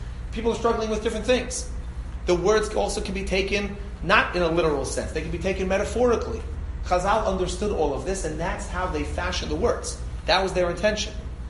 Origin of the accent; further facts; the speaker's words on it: Great Neck, New York, United States; I always give the mashal when I teach this in class, that I grew up in Great Neck. So I had many Persian friends in Great Neck, right?